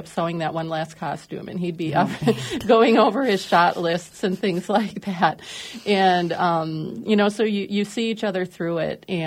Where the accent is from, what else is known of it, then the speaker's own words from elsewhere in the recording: Minnesota, United States; I am Minnesotan, born and raised, lived here most of my life